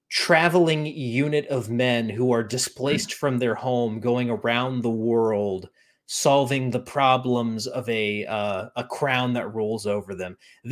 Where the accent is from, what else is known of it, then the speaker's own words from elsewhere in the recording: United States; it fascinates me as an American with a very short history.